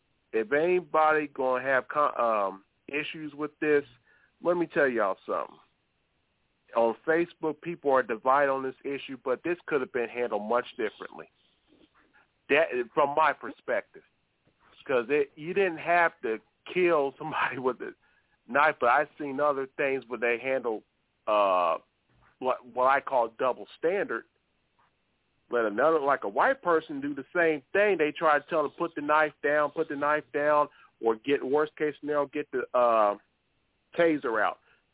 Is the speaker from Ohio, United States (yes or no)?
yes; Columbus, Ohio, United States; from Columbus, based like 45 minutes, hour away from me.